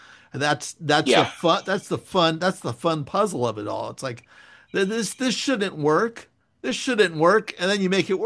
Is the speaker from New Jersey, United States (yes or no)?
no; Millbrae, California, United States; I grew up in Millbrae, which was kind of close to Candlestick Park